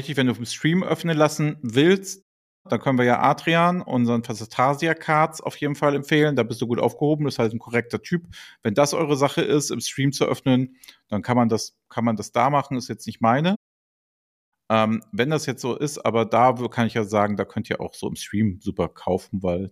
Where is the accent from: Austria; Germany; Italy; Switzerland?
Germany; Hamburg; man denkt ja immer so, der ist ja Hamburger und ich bin auch Hamburger, aber es sind 1,5 Stunden da.